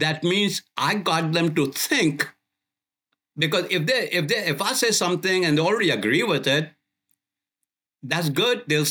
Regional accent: India; When people will forgive me, thinking, you know, he's just an Indian.

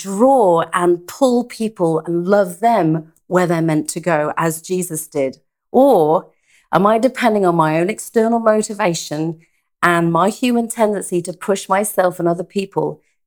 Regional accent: England, United Kingdom; moved away as an adult; When I moved here from England those years ago, the first few years I really, really wrestled with.

